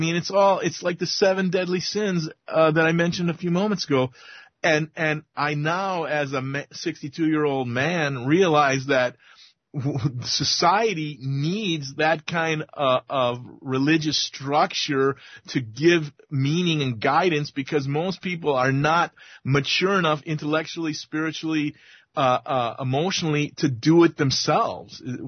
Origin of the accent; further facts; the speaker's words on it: Milwaukee, Wisconsin, United States; when I was a young man, I was born and raised Catholic in Milwaukee.